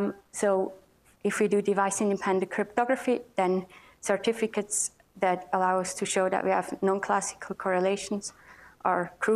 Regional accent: Switzerland; English is a second language; as I was told, because I'm from Switzerland

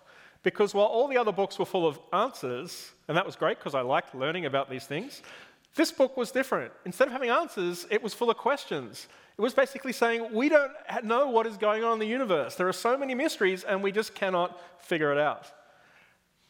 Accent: Australia; I grew up in Australia

